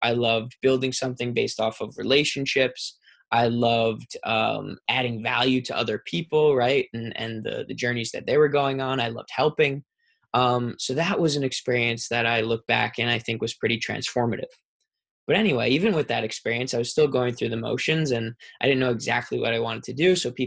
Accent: New York, United States; So I was, like I said, growing up on Long Island, and I was a kid who was just going through the motions.

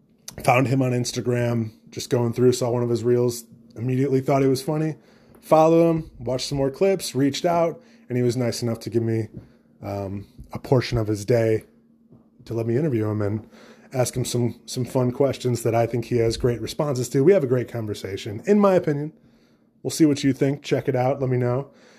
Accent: Midwest, United States; But as a Midwesterner, I wanted your opinion

